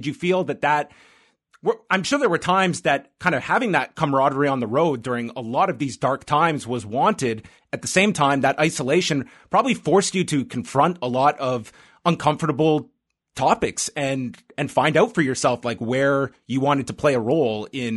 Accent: Canada; I did not know Brody, but being a Canadian and to see Edge on Hockey Night in Canada this past weekend wearing a T-shirt for him

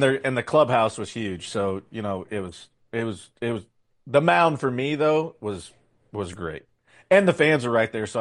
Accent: Nebraska, United States; I was like, hey, I come from Nebraska. I don't know what's going on here.

